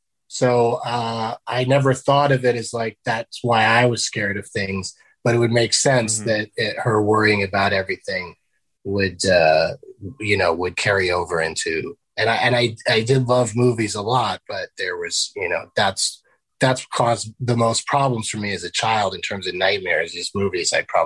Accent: San Diego, California, United States; Middle class, Southern California, San Diego.

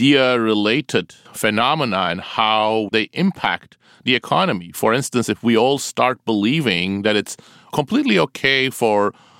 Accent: Turkey; I grew up in Turkey.

